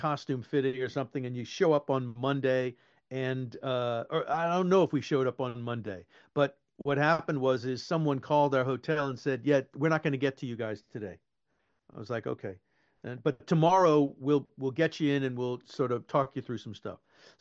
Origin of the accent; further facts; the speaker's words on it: United States; Being an American over here, I was always grateful to sort of be working.